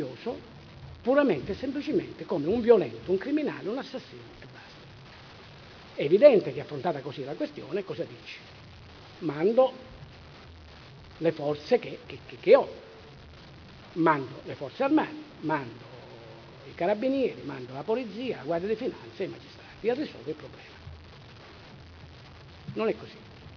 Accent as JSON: {"language": "Italian", "region": "Calabria", "country": "Italy", "said": "che è originaria della mia regione, della mia terra."}